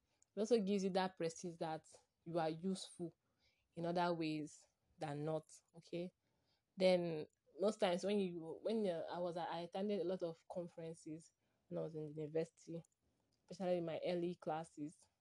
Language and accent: English; Port Harcourt, Rivers, Nigeria; where I grew up in Port Harcourt, River State, Nigeria.